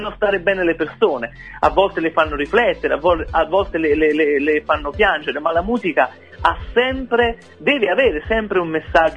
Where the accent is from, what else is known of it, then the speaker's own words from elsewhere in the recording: Vatolla, Campania, Italy; poi ad aprile sarò nel Cilento, ad Agropoli, al mio paese, che io